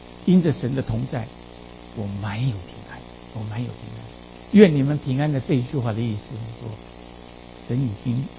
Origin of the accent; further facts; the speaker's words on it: China; 尤其是我们中国人，我们总是希望把我最完美的、最光鲜的、最亮丽的一面带到弟兄姊妹的面前